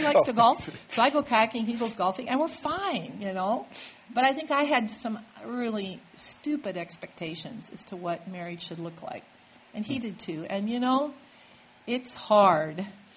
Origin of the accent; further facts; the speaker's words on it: Eugene, Oregon, United States; now in Nashville, United States; I'm from Eugene. I tell people in Nashville because they really honestly sometimes don't know what to make of me. And I just say I'm a hippie from Eugene, Oregon.